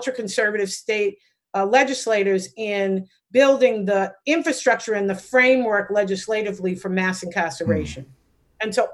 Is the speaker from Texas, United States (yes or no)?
no; Roxbury, Massachusetts, United States; I came into that work with a lot of personal experience growing up in Roxbury